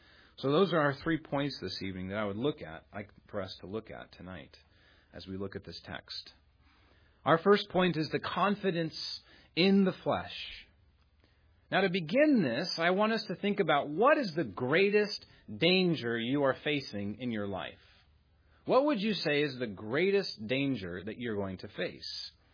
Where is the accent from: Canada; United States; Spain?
United States; California; My home state, California, it's over 100 degrees there